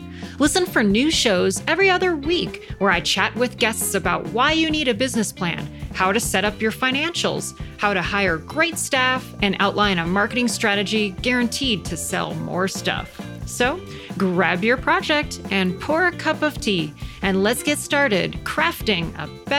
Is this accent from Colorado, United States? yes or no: yes; Salida, Colorado, United States; He's also a local licensed real estate broker here in my hometown of Salida, Colorado.